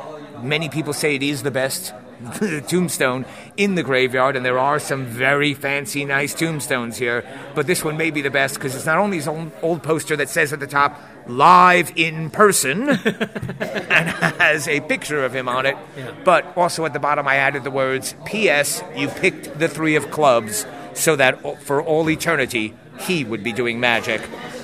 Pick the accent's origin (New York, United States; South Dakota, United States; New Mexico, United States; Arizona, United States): New York, United States; Oh, magic. I love magic. I grew up in New York.